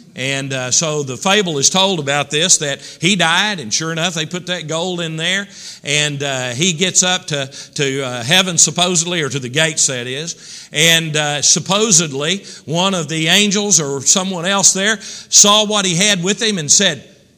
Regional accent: Texas, United States; there was about 40 miles of gravel road back into ranch country near where I was raised in Texas.

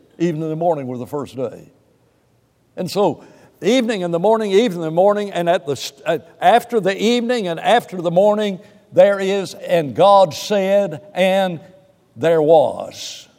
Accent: Huntsville, Alabama, United States; I've talked about growing up in West Huntsville.

